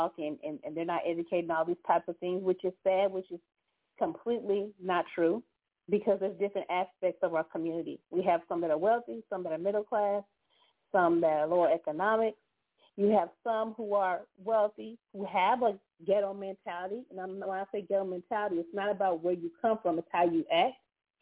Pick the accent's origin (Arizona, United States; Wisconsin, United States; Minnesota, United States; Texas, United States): Texas, United States; San Antonio; born there; also born or lived in Pennsylvania / Puerto Rico; My father was in the military, so I was born in San Antonio, but we lived in different places like Pennsylvania and Puerto Rico. Different places like that. So we came from, the last place we came from was Pennsylvania